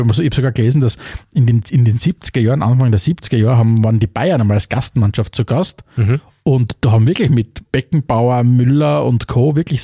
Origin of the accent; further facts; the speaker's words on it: Austria; Und ich meine, sowohl bei uns in Österreich als auch in Deutschland war das ja wirklich ein Riesending